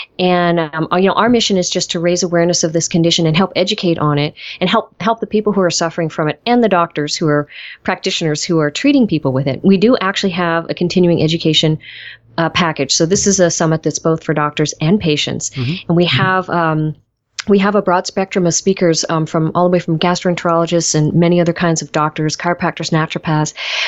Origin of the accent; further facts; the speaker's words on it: Portland, Oregon, United States; we have a lot of my hometown, I'm from Portland, Oregon, colleagues